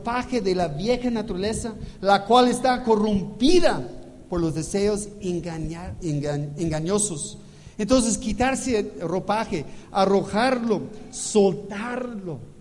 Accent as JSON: {"language": "Spanish", "region": "California", "country": "United States", "moved": "yes", "lives_now": "Mexico", "said": "Y yo soy de California, soy americano, por supuesto, pero nací en una comunidad holandesa, un poco diferente, otra cultura."}